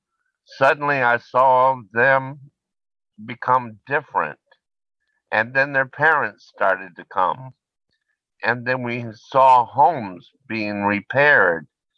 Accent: Sarasota, Florida, United States; Well, you know, I grew up in Sarasota, Florida

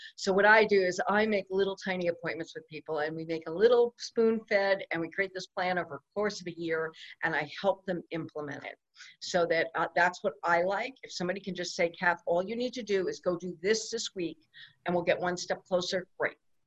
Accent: Connecticut, United States; I'm from Connecticut, and I have been a vegetarian since I was 16, and I'm vegan

